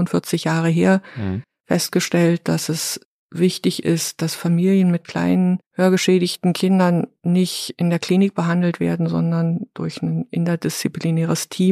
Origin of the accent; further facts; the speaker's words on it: East Germany, Germany; ich bin im Ostteil des Landes groß geworden